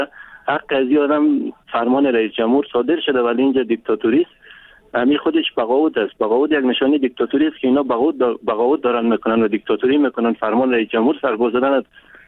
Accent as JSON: {"language": "Persian", "region": "Bamyan", "country": "Afghanistan", "lives_now": "Kabul, Afghanistan", "said": "من از یاد از بامیان هستم، خانه من در کابل هست"}